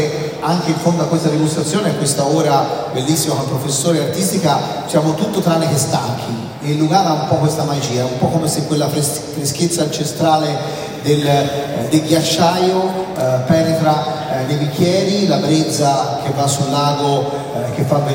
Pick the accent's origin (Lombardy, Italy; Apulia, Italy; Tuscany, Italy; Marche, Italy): Tuscany, Italy; Io sono toscano